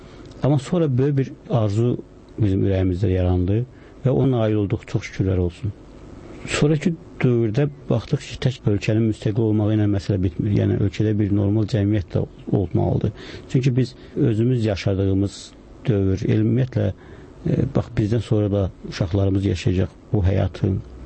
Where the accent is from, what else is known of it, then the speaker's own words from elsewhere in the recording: Yukhari Seyidahmadli, Fuzuli District, Azerbaijan; born there; Yuxarı Seydəməti kəndində.